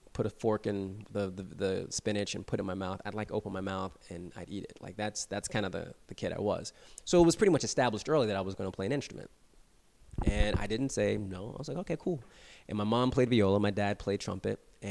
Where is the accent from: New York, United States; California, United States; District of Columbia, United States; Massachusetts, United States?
District of Columbia, United States; Washington; I grew up in Washington, D.C.